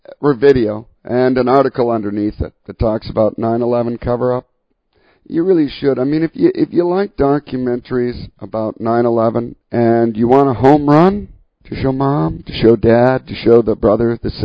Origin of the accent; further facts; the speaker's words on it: Canada; Being Canadian